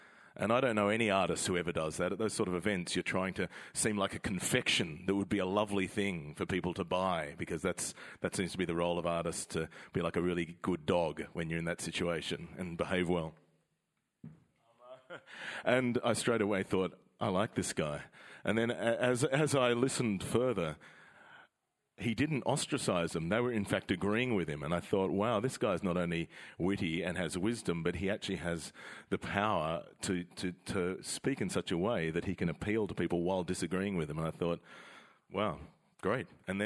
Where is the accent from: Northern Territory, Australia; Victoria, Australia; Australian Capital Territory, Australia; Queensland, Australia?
Australian Capital Territory, Australia; Canberra; And I grew up in Canberra with a Croatian dad and an English mum.